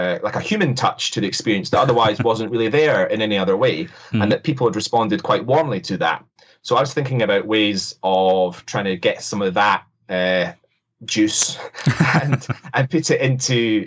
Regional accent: Scotland, United Kingdom; I'm a Scottish composer, sound designer working in games.

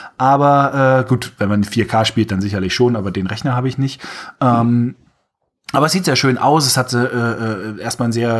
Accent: Berlin, Germany; Aber selbst für mich als Berliner war das absoluter Overkill.

